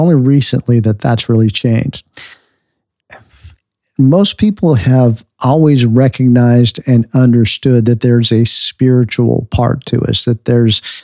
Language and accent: English; United States; And same thing with being an American. People hear me talk, my accent might is a little different than the people around me, and they assume things about me.